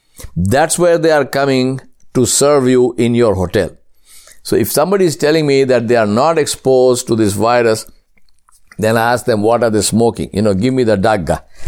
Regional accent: India; How many of you in India, for example, because I'm Indian, let me talk about my personal experience.

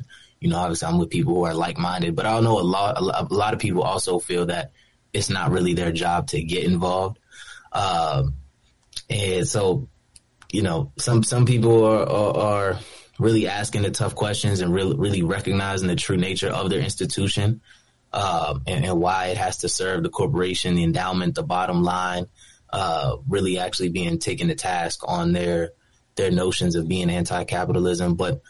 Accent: Maryland, United States; I'm from Montgomery County. I went to Blake High School. So very predominantly black high school.

